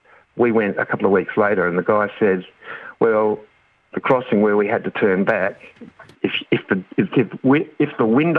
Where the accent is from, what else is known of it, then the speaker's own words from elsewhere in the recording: Port Lincoln, South Australia, Australia; also born or lived in Adelaide; I was born in Port Lincoln. Both my brother and I were born in Australia, but our parents immigrated out from war-torn Europe from Germany.